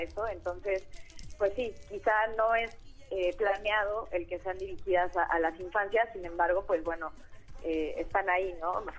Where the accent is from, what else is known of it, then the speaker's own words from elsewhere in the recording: Mexico City, Mexico; soy música de la Ciudad de México